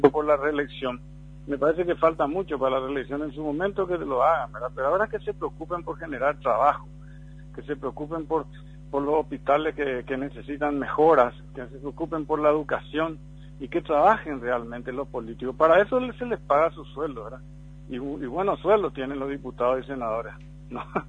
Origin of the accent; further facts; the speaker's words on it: Paraguay; eso es lo que yo pienso como paraguayo.